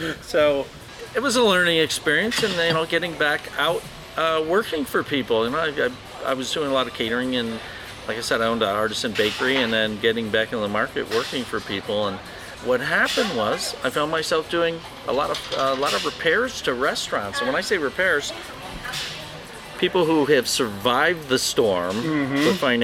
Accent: Detroit, Michigan, United States; also born or lived in Ann Arbor; Well, I grew up in Metro Detroit and lived in Ann Arbor a long time

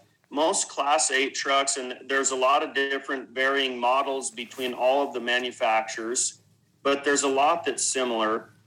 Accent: Idaho, United States; I grew up in Southern Idaho and had a lot of background in like the fab industry, like the metal fab industry and farming in general. I grew up on a farm

